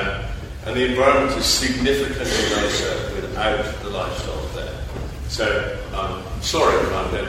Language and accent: English; Scotland, United Kingdom; I grew up in the West Highlands of Scotland